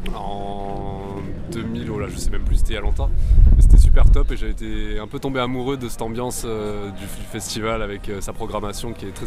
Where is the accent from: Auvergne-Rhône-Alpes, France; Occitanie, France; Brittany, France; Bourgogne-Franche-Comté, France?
Occitanie, France; Montpellier; je viens de Montpellier